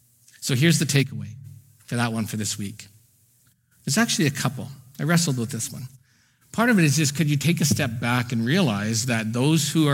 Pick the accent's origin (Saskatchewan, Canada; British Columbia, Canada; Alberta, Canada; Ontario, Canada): Alberta, Canada; Edmonton; I am well aware that by being born and raised in Edmonton, that I have a head start